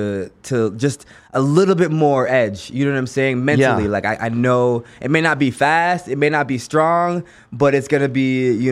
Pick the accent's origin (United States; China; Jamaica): Jamaica; born or raised there